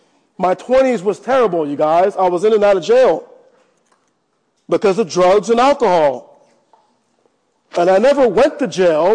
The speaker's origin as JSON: {"language": "English", "town": "Walnut Creek", "region": "California", "country": "United States", "tie": "born or raised there", "said": "I grew up in Walnut Creek. I didn't look like everybody else growing up in Walnut Creek. Didn't sound like everybody else growing up in Walnut Creek."}